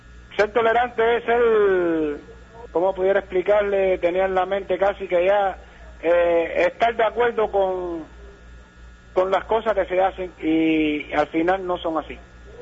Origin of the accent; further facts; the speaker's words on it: Cuba; Quizás ustedes entiendan como cubanos que somos.